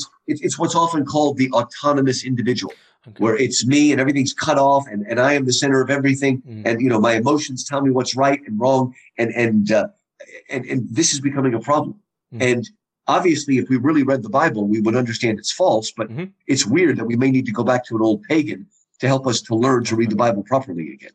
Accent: United States; Of course, I'm an American. We love Locke.

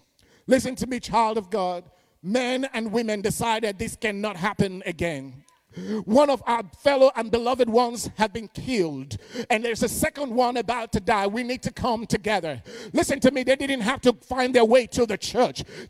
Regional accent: Nigeria; I'm Nigerian, y'all.

